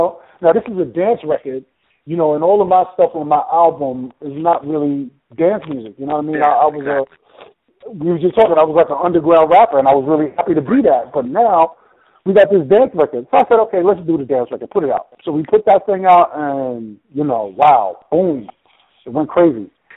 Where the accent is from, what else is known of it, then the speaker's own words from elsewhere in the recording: New Jersey, United States; Because, you know, I'm from Jersey, so I know a little something about club music and house music